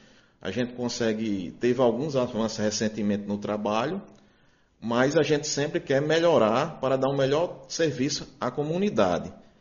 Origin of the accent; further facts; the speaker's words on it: Patos, Paraíba, Brazil; nós somos aqui de Patos